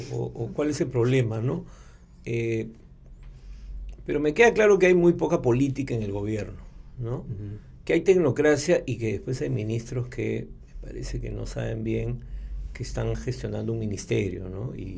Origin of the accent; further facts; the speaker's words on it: Lima, Peru; Yo como limeño digo